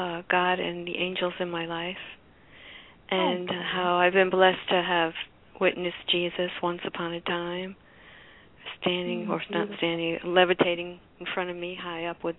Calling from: Florida, United States; I'm in Florida, like you.

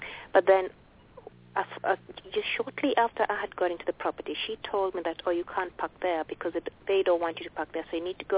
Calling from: England, United Kingdom; I'm calling from England.

